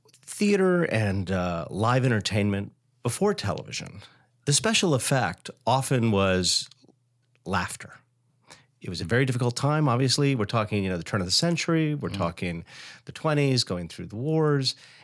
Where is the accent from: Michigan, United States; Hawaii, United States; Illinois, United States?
Hawaii, United States; I grew up in Hawaii, where my intro to Broadway was records.